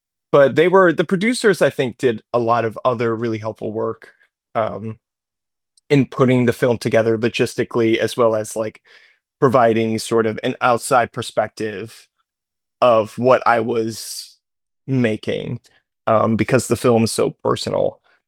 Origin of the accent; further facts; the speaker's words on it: Michigan, United States; The film was inspired by a lot of winters that I witnessed when I was growing up in Michigan.